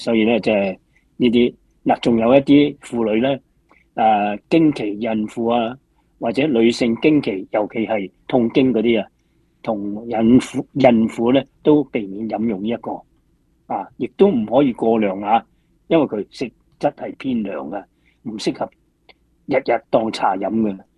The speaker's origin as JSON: {"language": "Cantonese", "region": "Guangdong", "country": "China", "said": "一般我哋广东人讲啊，"}